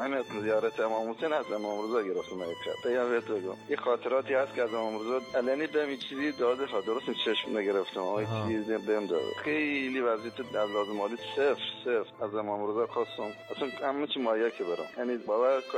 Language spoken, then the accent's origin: Persian; Bushehr, Iran; التماس دعا دارم از بوشهرم